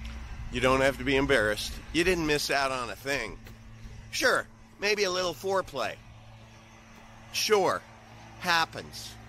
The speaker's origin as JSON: {"language": "English", "region": "Midwest", "country": "United States", "accent": "Midwestern", "said": "It's my Midwestern accent or non-accent, because we don't have accents in the Midwest."}